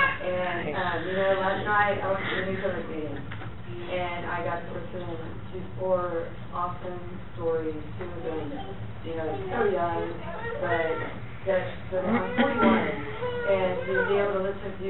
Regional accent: Austin, Texas, United States; So, I'm originally from Austin, Texas as well.

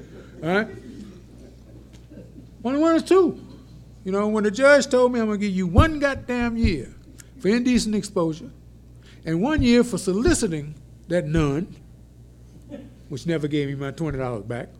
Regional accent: Orange, Texas, United States; When I was growing up, my grandmother raised me. I grew up over in Orange. My mother was over here in Houston.

